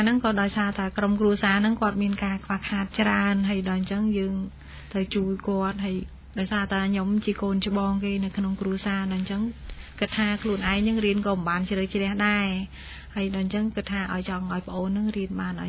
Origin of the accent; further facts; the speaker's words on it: Kampong Trabaek, Prey Veng, Cambodia; ចាបងខ្ញុំមកពីស្រុកកំពង់ត្បែងខេត្តព្រៃវែង